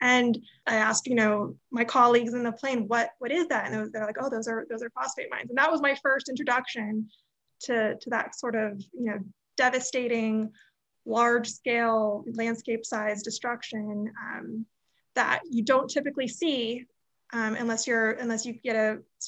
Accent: Florida, United States; Yes, I was born and raised in Florida, and I've always had an interest in the environment, loved being outdoors. I actually grew up in South Florida.

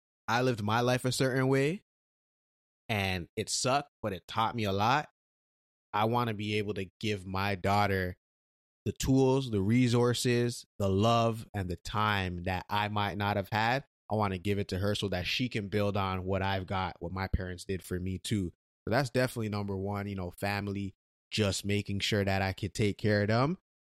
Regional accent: Canada; born there; my parents are immigrants, so they went through a lot just to get here. And I could have been born in Nigeria, but I was born in Canada

